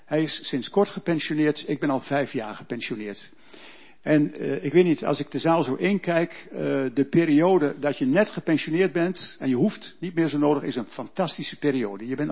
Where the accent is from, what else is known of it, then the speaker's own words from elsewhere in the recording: Elburg, Gelderland, Netherlands; born there; ik ben geboren in Elburg in 1956. Nou, dit is nog de generatie die kan hoofdrekenen. Ik ben dus in januari geboren, dus 70 jaar.